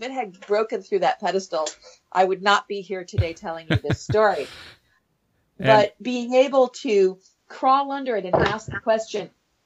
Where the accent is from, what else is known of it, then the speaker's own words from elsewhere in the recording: Evanston, Illinois, United States; And it was in the house where I grew up in Evanston, Illinois.